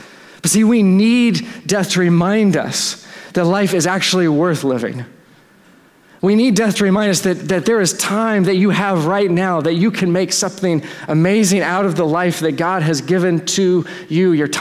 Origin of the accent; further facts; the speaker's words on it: Dallas, Texas, United States; Like, I'm from Texas, I'm from Dallas, like, everything's new there, and so we don't have cemeteries in church parking lots.